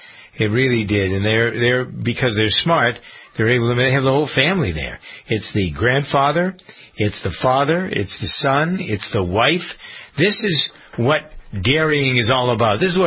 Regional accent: New England, United States; I grew up in New England.

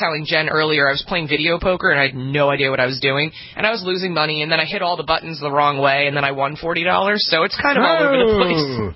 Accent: New Jersey, United States; I'd actually never been to Atlantic City, even though I'm from New Jersey

